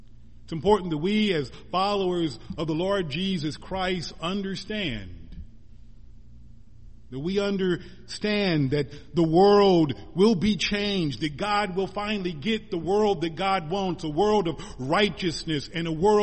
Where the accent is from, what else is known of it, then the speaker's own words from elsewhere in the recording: Missouri, United States; I'm from Missouri, and everybody in Missouri is a Kansas City fan.